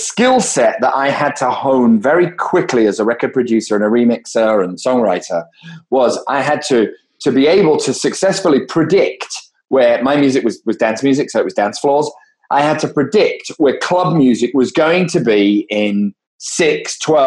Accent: Leeds, Yorkshire and the Humber, United Kingdom; This stems back to when I was a kid in Leeds. I grew up in Leeds.

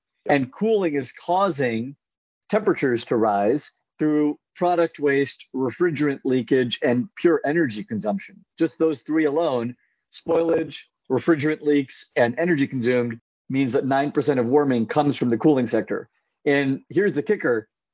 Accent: California, United States; I live in California in San Francisco, and I grew up in NorCal.

